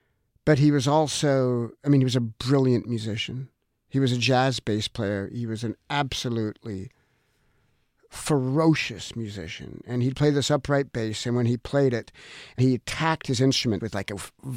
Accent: Australia; now in United States; And, we came from Australia to America because we were an Australian family. We were in New York for 4 years while he completed his assignment at the Australian consulate. And then we were to return to Australia where we were going to live our Australian lives.

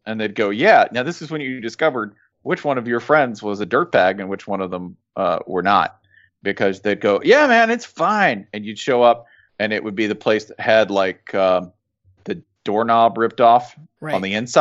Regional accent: Tennessee, United States; I'm from Tennessee.

